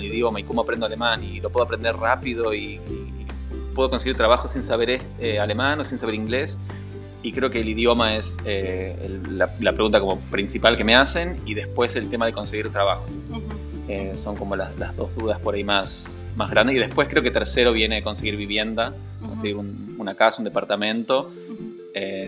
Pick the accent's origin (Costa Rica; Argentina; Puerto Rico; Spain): Argentina; Tucumán; also born or lived in Buenos Aires; Yo soy nacido en la ciudad de Buenos Aires, en Capital Federal, y después me fui a vivir al norte, a la provincia de Tucumán, y toda mi familia es de Tucumán, así que nada, yo me considero tucumano, aunque en el documento soy porteño